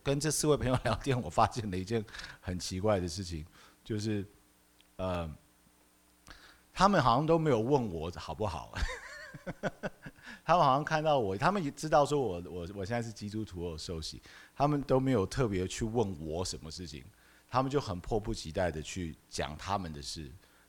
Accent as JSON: {"language": "Chinese", "country": "United States", "tie": "born or raised there", "said": "我也6年没看到他们了。那在这6年的期间，大家的生命中都发生了很多事情。2个是跟我一样在美国长大的台湾人"}